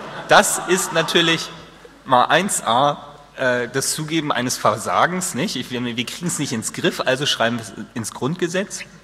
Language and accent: German; Hamburg, Germany; natürlich als Hamburger